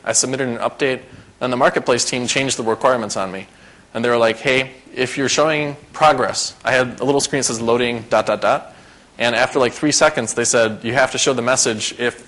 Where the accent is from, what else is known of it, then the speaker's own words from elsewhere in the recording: United States; I'm an American. I think as American.